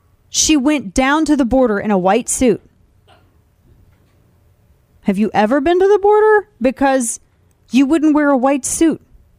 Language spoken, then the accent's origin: English; St. Louis, Missouri, United States; I grew up in St. Louis. We have some issues, okay?